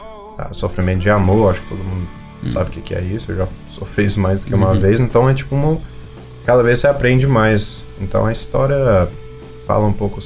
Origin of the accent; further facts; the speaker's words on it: Boston, Massachusetts, United States; also born or lived in Belo Horizonte, Brazil; now in Brazil; Por exemplo, eu nasci em BH, mas com 3 anos eu fui para os Estados Unidos, eu fui morar em Boston, lá eu era mexicano. Aqui eu voltei, tem 7 anos